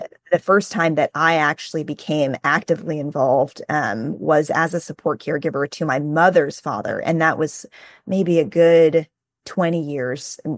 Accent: Houston, Texas, United States; close with our extended family, including our grandparents, aunts and uncles, and all of our cousins growing up in Houston, Texas.

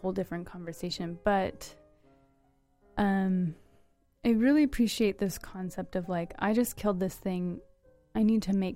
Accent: Utah, United States; because I grew up in Utah and then left the Mormon religion and then found pagans to be friends with.

